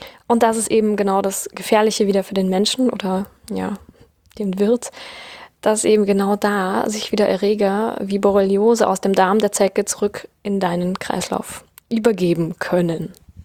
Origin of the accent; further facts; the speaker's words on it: Bavaria, Germany; Bayern, wo ich herkomme